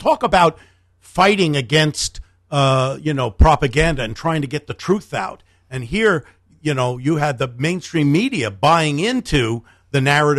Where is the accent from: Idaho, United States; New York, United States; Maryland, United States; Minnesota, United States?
New York, United States; Bronx; moved away; I used to go in, because I was a kid from New York. I was born in the Bronx, lived in New York until we came out here, went to high school